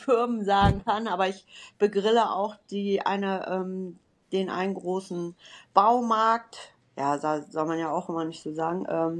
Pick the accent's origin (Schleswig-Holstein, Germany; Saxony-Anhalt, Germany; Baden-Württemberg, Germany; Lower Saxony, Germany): Lower Saxony, Germany; Hanover; ich komme aus Hannover